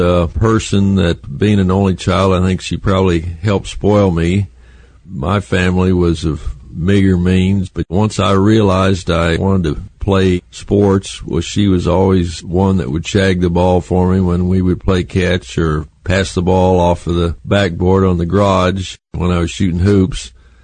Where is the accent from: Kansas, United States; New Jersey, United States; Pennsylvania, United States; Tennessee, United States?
Kansas, United States; Dodge City; born there; I was born in Dodge City, Kansas.